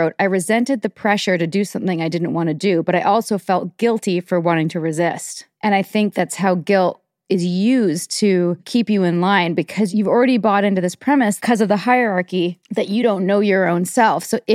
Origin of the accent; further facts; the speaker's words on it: Vancouver, British Columbia, Canada; I'm from Vancouver where we recycle like the tiniest bit of paper.